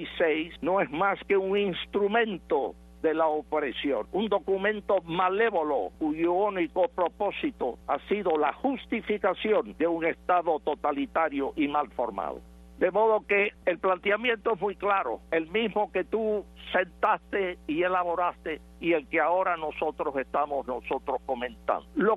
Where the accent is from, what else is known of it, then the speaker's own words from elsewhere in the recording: Cuba; tú te diriges a mi pueblo cubano, donde quiera que te encuentres, sea dentro de nuestra isla esclavizada o en el exilio